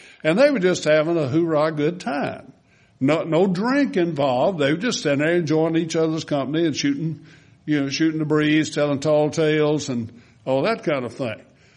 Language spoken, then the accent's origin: English; Winfield, United States; My dad used to go on Saturdays in Winfield, my hometown, to get a haircut.